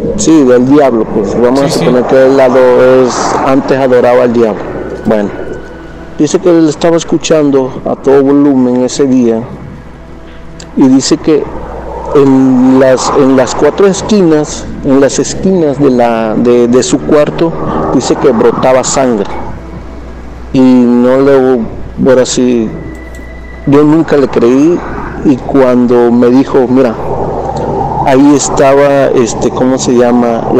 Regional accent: Coatzacoalcos, Veracruz, Mexico; now in Reynosa, Mexico; Yo soy originario de Coatzacoalcos, Veracruz, pero radico aquí en Reynosa, Tamaulipas.

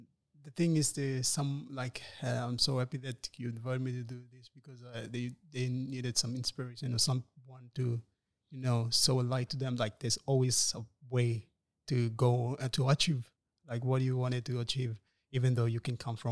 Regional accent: Port Moresby, National Capital District, Papua New Guinea; I grew up all my life with my other four siblings. We grew up in Moreton. In the suburb of Moreton. It's a really rough part of Port Moresby.

